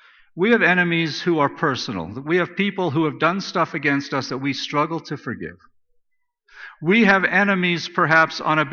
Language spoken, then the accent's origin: English; Saskatchewan, Canada; But when I was a kid growing up in Saskatchewan